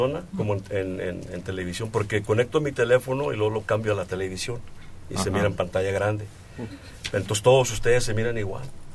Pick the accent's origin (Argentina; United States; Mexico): United States; San Antonio, Texas; born there; now in Dallas, United States; Nací en San Antonio, mi familia está en San Antonio. Yo estoy en Dallas, Texas, ahí me retiré, me jubilé allí, pero sigo trabajando.